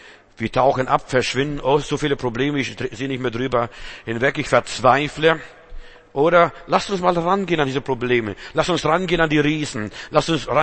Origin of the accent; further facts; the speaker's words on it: Northern Germany, Germany; Ich bin ja im Norden groß geworden. Flachland-Indianer war ich bis jetzt.